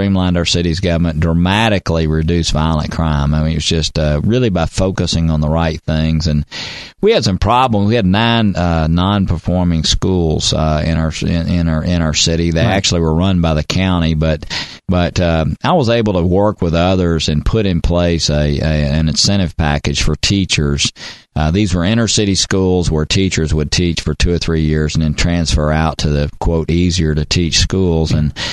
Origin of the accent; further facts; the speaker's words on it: Tennessee, United States; I grew up here in Tennessee and started working when I was probably like you, Frank, when I was 13 years old.